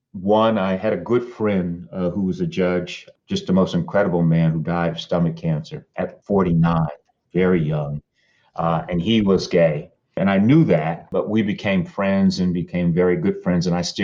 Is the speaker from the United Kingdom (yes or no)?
no; San Francisco, California, United States; But I grew up in San Francisco, and I didn't have the kind of experience that they had.